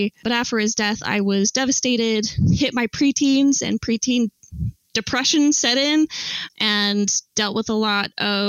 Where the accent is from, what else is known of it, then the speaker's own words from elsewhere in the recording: Salt Lake City, Utah, United States; But then on top of that, I grew up in Salt Lake City, Utah.